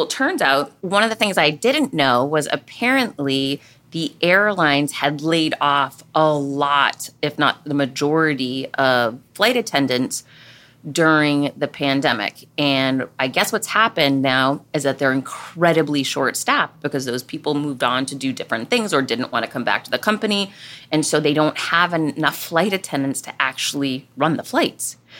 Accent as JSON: {"language": "English", "region": "Massachusetts", "country": "United States", "tie": "born or raised there", "said": "And I grew up in Massachusetts, right?"}